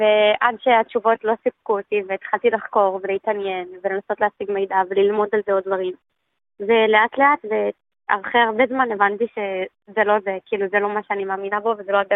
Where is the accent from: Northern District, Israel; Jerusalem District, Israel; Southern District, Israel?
Jerusalem District, Israel; Jerusalem; אני גדלתי בירושלים בבית חרדי, ממש פנס, ממש דוסי, ונתתי בשאלה בגיל 14